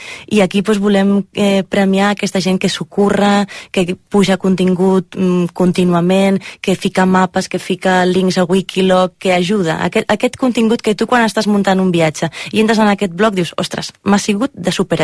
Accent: Barcelona, Catalonia, Spain; nosaltres som de Barcelona, de Catalunya

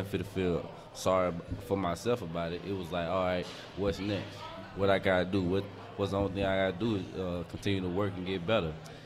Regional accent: Mississippi, United States; And I'm from Mississippi.

